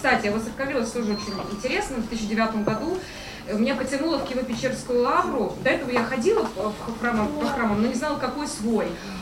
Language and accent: Russian; Bălți, Moldova; also born or lived in Russia / Ukraine; now in Moscow, Russia; Родилась в России, но жила и на Украине, и в Молдове. Большую часть жизни в Молдове. Город Бийце, северная столица называется.